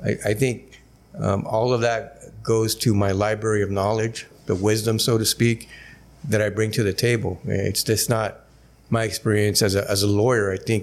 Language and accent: English; El Centro, California, United States; I grew up here in Imperial Valley. Since I was 8 years old in El Centro, on the north side of town over there, on Euclid and then on Via. So I went to public schools in El Centro.